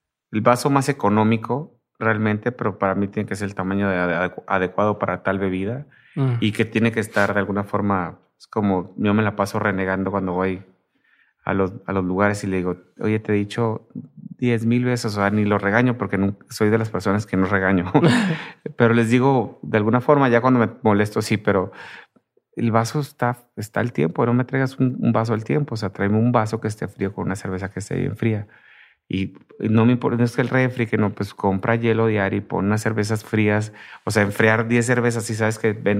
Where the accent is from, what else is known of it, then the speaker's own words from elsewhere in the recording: Tijuana, Baja California, Mexico; yo soy de Tijuana.